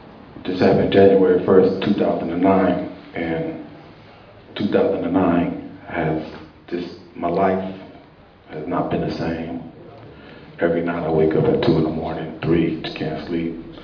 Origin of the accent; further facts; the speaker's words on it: Oakland, California, United States; I'm from Oakland, but if this is what we got to do, then this is what we got